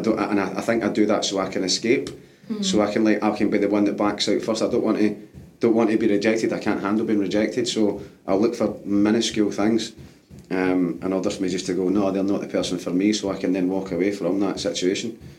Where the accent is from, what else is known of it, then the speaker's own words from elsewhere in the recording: London, United Kingdom; accent: London; just because I had a London accent.